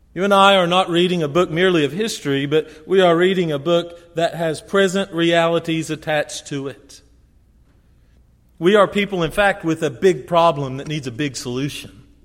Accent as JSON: {"language": "English", "region": "Kentucky", "country": "United States", "tie": "born or raised there", "said": "A lady named Kim Davis in my home state of Kentucky decided that she would not issue marriage licenses"}